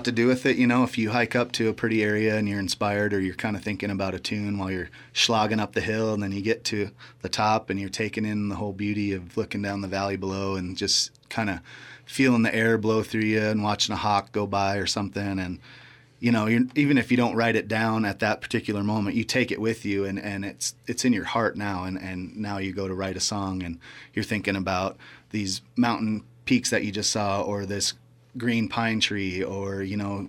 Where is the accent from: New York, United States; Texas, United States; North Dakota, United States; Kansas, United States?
North Dakota, United States; Grand Forks; Well, I grew up in Grand Forks, North Dakota.